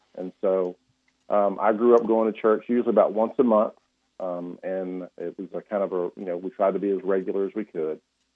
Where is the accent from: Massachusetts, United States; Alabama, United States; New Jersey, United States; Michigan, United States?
Alabama, United States; also born or lived in Nederland, Texas; So, I grew up in Alabama, Danny. It's for the most part in lower Alabama, the Baldwin County areas where I spent most of my formative years.